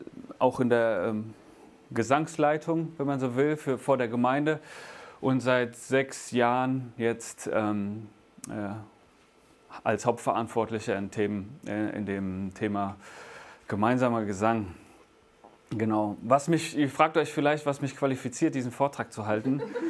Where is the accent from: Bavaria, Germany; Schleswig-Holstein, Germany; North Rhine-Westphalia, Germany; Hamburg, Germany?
Bavaria, Germany; Niedernberg; Ich komme aus Niedernberg, aus der EFG Niedernberg. Das ist ganz im nördlichen Zipfel Bayerns. Ne? Also deswegen sagen wir Servus bei uns. Ja? Aber das ist das einzige Bayerische, das es bei uns in der Region gibt. Wir sind eher Richtung Hessen schon unterwegs.